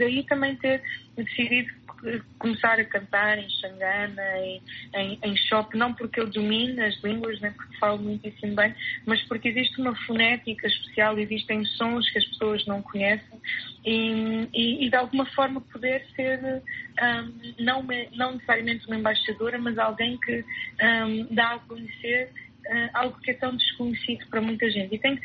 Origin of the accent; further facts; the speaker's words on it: Mozambique; o meu papel enquanto moçambicana